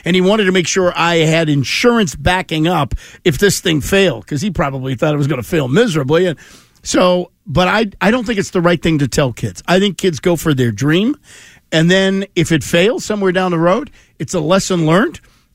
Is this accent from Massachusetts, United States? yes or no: yes; Lynn, Massachusetts, United States; Everything was safe. I grew up in Lynn. Lynn was safe in those days. You could go anywhere you want.